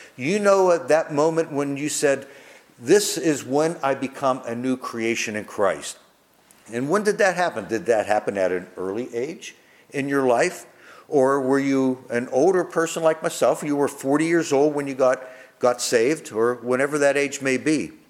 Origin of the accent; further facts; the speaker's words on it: Pittsburgh, Pennsylvania, United States; Some people only know me from when I grew up back on Beachdale Street back in Pittsburgh.